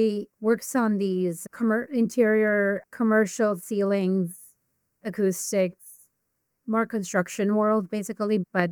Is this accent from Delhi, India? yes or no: no; Mumbai, Maharashtra, India; also born or lived in Gujarat; I was born in India. I was born in a hospital in Gujarat, but I was raised mostly in Bombay.